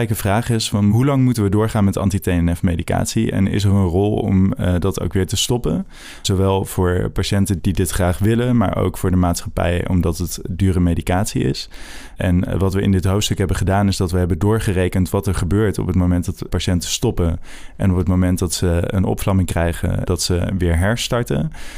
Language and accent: Dutch; Groningen, Netherlands; also born or lived in Arnhem; now in Utrecht, Netherlands; Ik ben geboren in Arnhem, opgegroeid in Groningen en woon nu al sinds enige tijd in het mooie Utrecht.